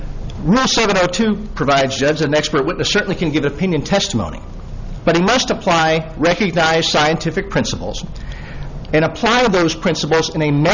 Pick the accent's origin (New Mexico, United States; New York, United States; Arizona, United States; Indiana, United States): Indiana, United States; Indianapolis; I'm an attorney from Indianapolis, Indiana, with the law firm of Crawford and Devane.